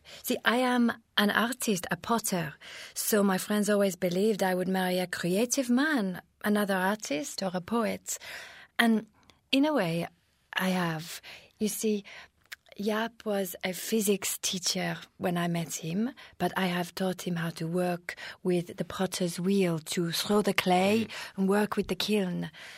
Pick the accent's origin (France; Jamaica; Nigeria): France; Provence-Alpes-Côte d'Azur; I've lived in this village all my life. I was born here.